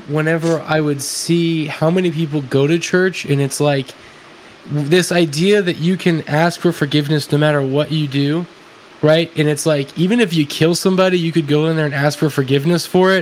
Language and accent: English; the South, United States; because I was raised in the South, right, and as a Christian